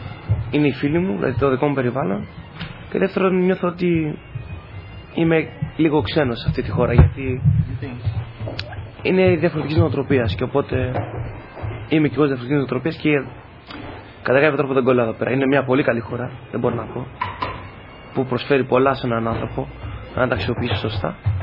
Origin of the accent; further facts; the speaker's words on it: Greece; moved away as an adult; also born or lived in Melbourne, Australia; now in Australia; Γεννήθηκα στη Μελβούρνη το 1980. Μεγάλωσα εδώ πέρα τα πρώτα μου 8 χρόνια.